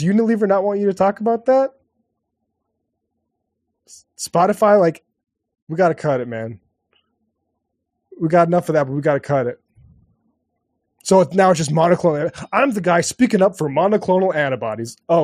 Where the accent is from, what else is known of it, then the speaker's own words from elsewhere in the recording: Bismarck, North Dakota, United States; It's bigger than my hometown of Bismarck, at least when I was growing up